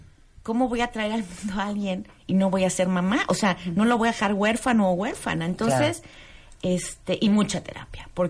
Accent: Mexico; soy mexicana, en una cultura latina, pues, machista en ese sentido.

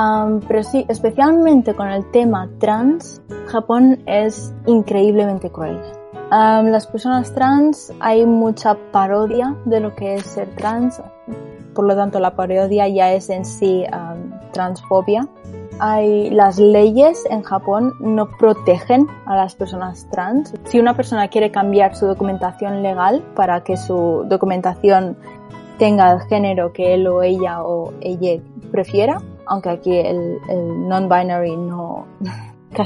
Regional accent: Barcelona, Catalonia, Spain; yo cuando me crié en Barcelona, yo era la única asiática prácticamente de mi entorno y estaba rodeada de personas blancas, estaba en una comunidad blanca

